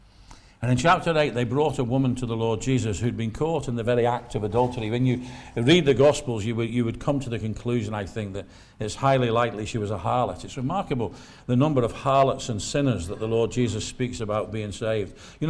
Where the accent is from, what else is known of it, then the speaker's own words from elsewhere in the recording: Liverpool, North West England, United Kingdom; We had a great preacher near where I was brought up in Liverpool, across the other side, on the posh side, on what the Wirral, as we call it